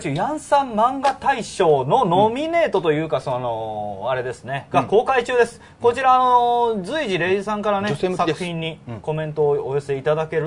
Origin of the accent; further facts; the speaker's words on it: Kansai, Japan; 関西人やから